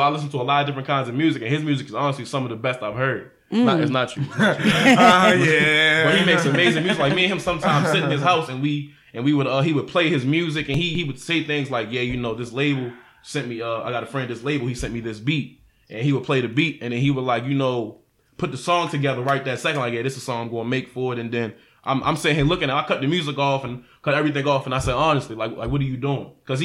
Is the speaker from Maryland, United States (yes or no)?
yes; Baltimore, Maryland, United States; now in Atlanta, United States; but I'm forgetting the fact that I am from Baltimore and I don't want to live in Baltimore my whole life